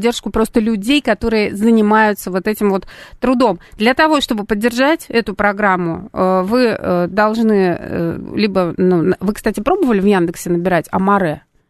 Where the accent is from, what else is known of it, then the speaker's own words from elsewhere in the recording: Saint Petersburg, Russia; я из Санкт-Петербурга, я сюда уже вот начала ездить, в Москву.